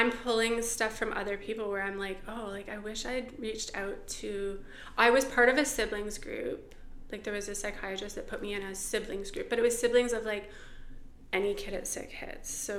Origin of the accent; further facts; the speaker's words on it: Toronto, Ontario, Canada; I'm from Toronto. Okay. I grew up in Toronto. I moved back to Toronto now. But I was living near Owen Sound in a tiny little town.